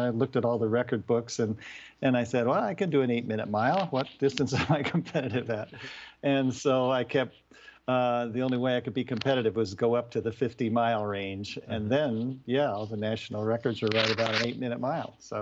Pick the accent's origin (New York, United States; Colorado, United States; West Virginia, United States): Colorado, United States; Boulder; I grew up in Boulder, so I was really used to running tons of trails there.